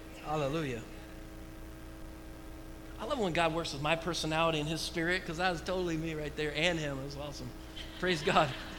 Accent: Oregon, United States; I was born and raised in Oregon. I definitely know about water. Rains all the time.

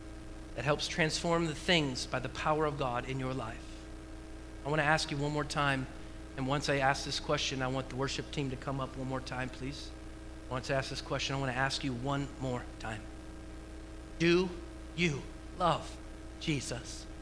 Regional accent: Oregon, United States; I'm from Oregon. We hug trees, okay?

